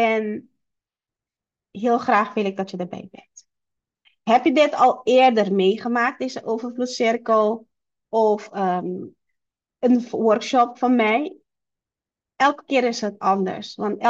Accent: Curaçao; Dus ik ben oorspronkelijk van Curaçao.

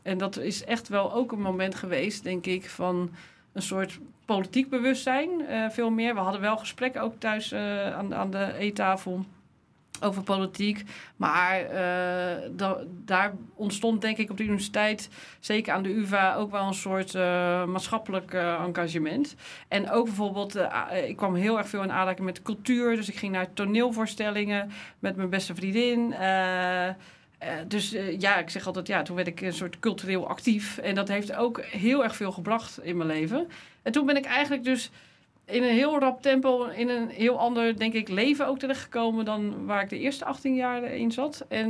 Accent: Schiedam, South Holland, Netherlands; born there; Ik ben geboren in Schiedam. Een broer en een zus.

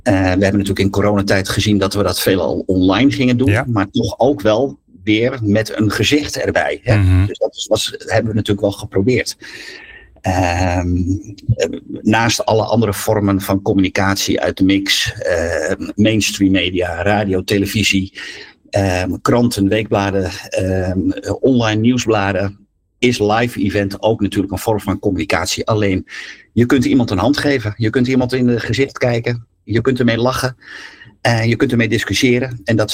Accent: Amsterdam, North Holland, Netherlands; also born or lived in Lelystad; now in Flevoland, Netherlands; ik ben wat dat betreft wel een Flevopolderman. En ik kom uit de Watergraafsmeer. Ook een polder uit Amsterdam dan.

